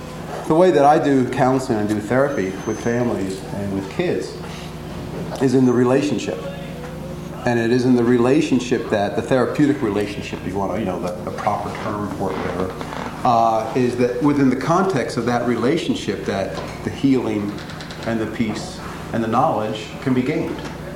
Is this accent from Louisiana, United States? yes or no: no; New Jersey, United States; also born or lived in North Carolina; now in Seattle, United States; Currently in Seattle, but like 20 years before that in North Carolina. Although I'm originally from New Jersey, so it's like I'm confused.